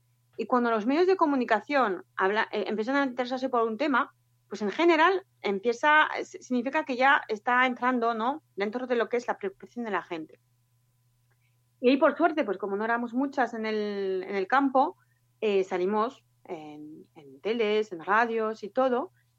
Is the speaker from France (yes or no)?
yes; France; now in Bilbao, Spain; soy francesa, pero llevo ya casi 15 años, 14 años viviendo en Bilbao.